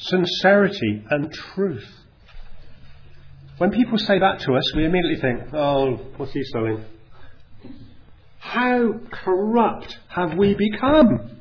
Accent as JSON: {"language": "English", "region": "South West England", "country": "United Kingdom", "said": "I'm Cornish. It's part of my history. It's part of me, which I have to get rid of."}